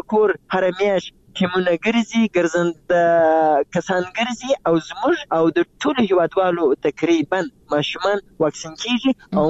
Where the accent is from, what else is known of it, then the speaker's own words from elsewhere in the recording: Zabul, Afghanistan; زه د زابل یم او پرون له زابل نه بل ورځ راځم تقریبا